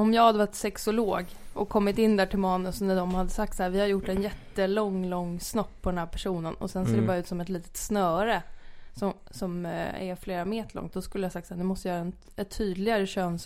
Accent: Denmark; Jag kände att liksom jag är ju dansk

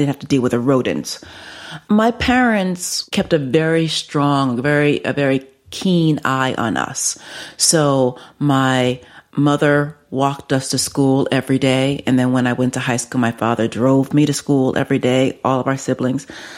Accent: Bronx, New York, United States; I'm from the Bronx, yes.

